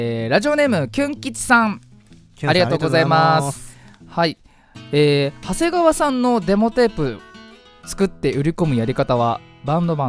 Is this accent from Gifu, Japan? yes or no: no; Fujisawa, Kanagawa, Japan; 藤沢出身の俳優タレントとして活動する